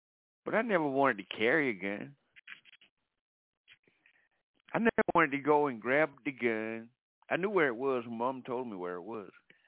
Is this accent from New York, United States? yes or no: no; Atlanta, Georgia, United States; I grew up in Northwest Atlanta, okay? I grew up in Northwest Atlanta, and I grew up in a tough neighborhood.